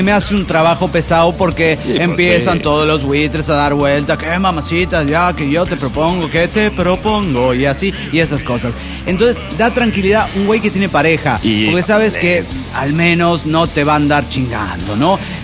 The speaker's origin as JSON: {"language": "Spanish", "country": "Mexico", "tie": "born or raised there", "also_born_or_lived": "Thailand", "said": "Sí soy tailandés, pero me crié en México."}